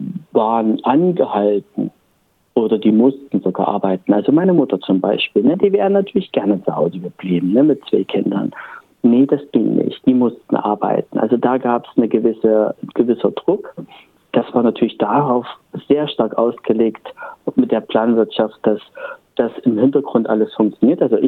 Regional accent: Halle, Saxony-Anhalt, Germany; Also in Halle selber nicht, wo ich herkomme. Leipzig ist 35 Kilometer weg.

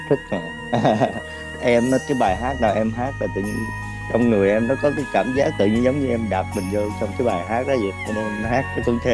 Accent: Mekong Delta, Vietnam; em là thích hát từ em lúc còn nhỏ ở miền Tây.

